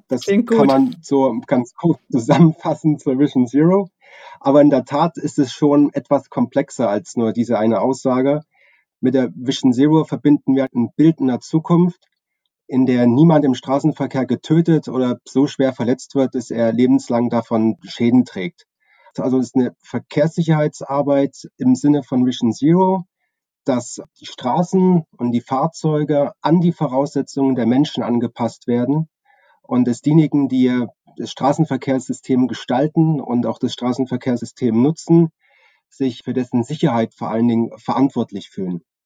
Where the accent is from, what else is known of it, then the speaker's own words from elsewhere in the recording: Chemnitz, Saxony, Germany; born there; Ich bin 1982 in Chemnitz geboren